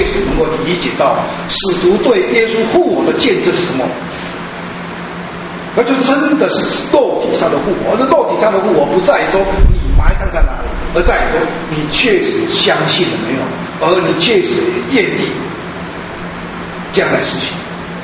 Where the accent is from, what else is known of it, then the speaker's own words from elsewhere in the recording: China; 这个跟我们中国人很类似，我们中国人说我漂流，一生漂流，但是最后我死了呀，我能够埋在我的家乡。